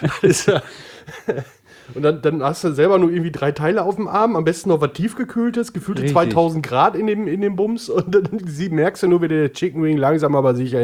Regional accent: Oberhausen, North Rhine-Westphalia, Germany; Ich komme ja aus Oberhausen.

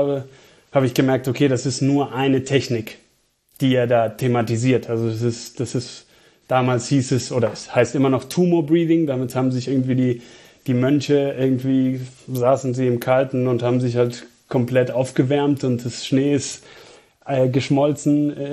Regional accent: Venezuela; German is a second language; moved away as an adult; now in Germany; bin ich in Venezuela, in Lateinamerika geboren und aufgewachsen auch. Also ich bin erst 2010 nach Deutschland gekommen für Studium

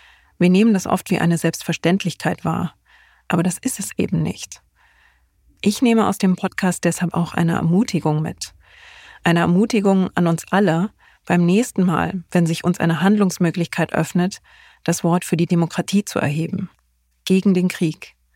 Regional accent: Germany; Als Deutsche sind wir auf düstere Weise mit der Ukraine und dem Donbass verbunden.

